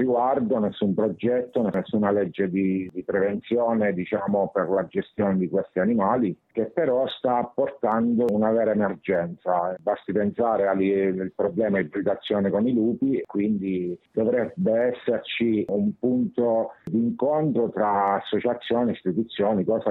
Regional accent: Abruzzo, Italy; now in Rome, Italy; Io sono abruzzese, però vivo a Roma da 10 anni.

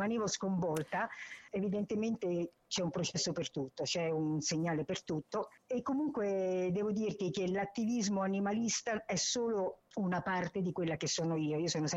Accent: Rome, Lazio, Italy; io sono romana

